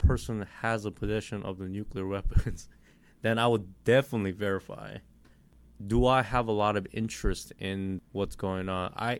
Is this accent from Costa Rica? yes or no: no; South Korea; I usually just go ahead and say Korea, but that usually right now a lot of people do know that I come from South Korea.